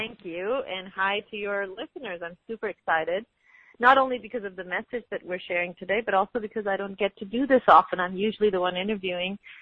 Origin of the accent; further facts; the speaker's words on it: Pakistan; because I am from Pakistan. I grew up there.